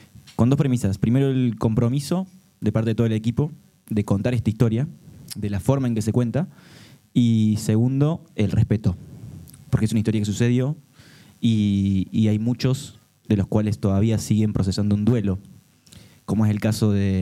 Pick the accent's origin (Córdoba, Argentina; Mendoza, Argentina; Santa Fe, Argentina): Córdoba, Argentina; now in Spain; viendo una persona de Córdoba encima, que tenemos un acento como, por decirte, más marcado que el andaluz de aquí